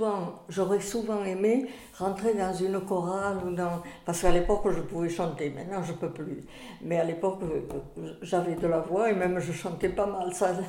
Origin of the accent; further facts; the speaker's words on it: Toulouse, Occitanie, France; born there; Je vais avoir 89 ans dans un mois. Alors, moi, je suis née à Toulouse, mais mes parents sont natifs, un de l'Aveyron et l'autre du Tarn.